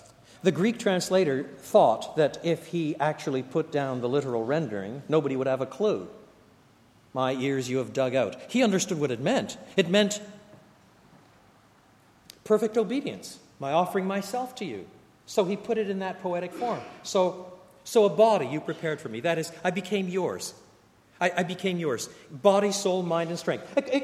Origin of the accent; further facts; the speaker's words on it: United Kingdom; especially, dare I say it, if we're British. I can say that. My mother was a Londoner.